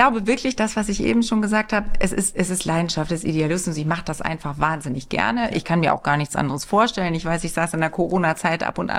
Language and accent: German; Lower Saxony, Germany; ich bin im Grunde aufgewachsen in der Lüneburger Heide, in einer großen Familie. Ich habe noch 3 Geschwister